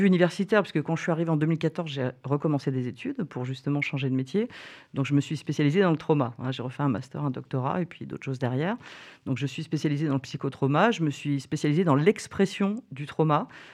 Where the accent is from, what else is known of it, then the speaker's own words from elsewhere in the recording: Île-de-France, France; Alors moi, je viens du 93, donc de la région parisienne.